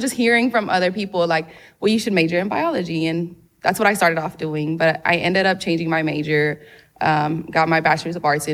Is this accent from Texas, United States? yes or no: yes; Tyler, Texas, United States; also born or lived in California; Yeah, so I actually am a product of Tyler ISD. I attended Hogg Middle School when we moved here from California, and went on to continue with attending at John Tyler, which is now known as Tyler High School.